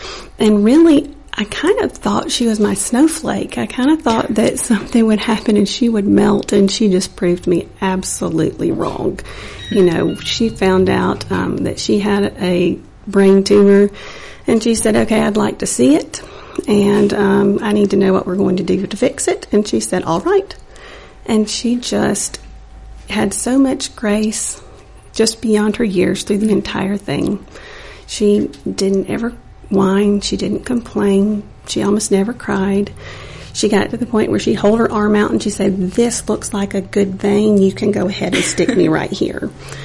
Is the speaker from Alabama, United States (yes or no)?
yes; Hartselle, Alabama, United States; We're from Hartselle, so just right up the road from here. And our town just came out like crazy.